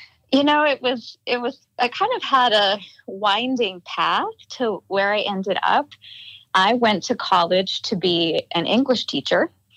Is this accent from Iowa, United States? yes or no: yes; State Center, Iowa, United States; But I did not grow up in Montana. I grew up in Iowa. I'm from a little town called State Center, which is in the geographic center of the state, and it's a small farming community of about 1,300 people.